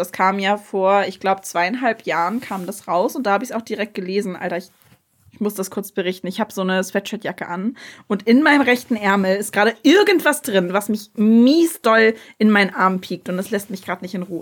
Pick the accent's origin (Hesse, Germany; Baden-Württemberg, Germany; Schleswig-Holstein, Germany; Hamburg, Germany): Schleswig-Holstein, Germany; Kiel; Auf jeden Fall war, ich komme ja aus Kiel.